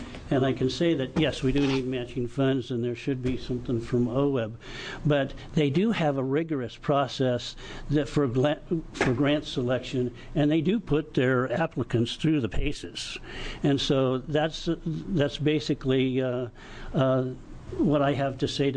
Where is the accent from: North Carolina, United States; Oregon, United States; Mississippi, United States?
Oregon, United States; Corbett; from Corbett, Oregon.